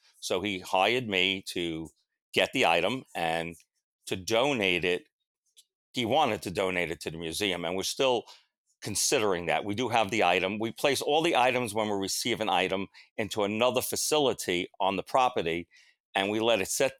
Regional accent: Brooklyn, New York, United States; So it really stems from having a Roman Catholic background. I'm from Brooklyn. I'm Italian.

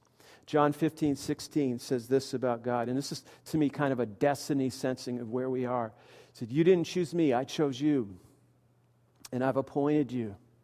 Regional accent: New England, United States; Now, I come from New England

